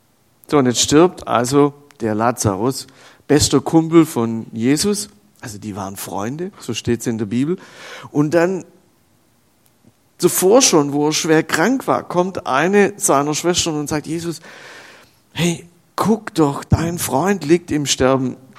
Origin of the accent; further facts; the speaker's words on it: Baden-Württemberg, Germany; da wo ich herkomme, aus der Nähe von Ulm, das ist so Stuttgart-Ulm da oben